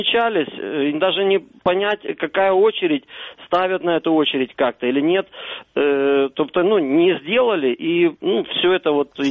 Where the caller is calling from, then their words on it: Kyiv, Ukraine; Суржиком, пробачте … Київ, Шевченківський район.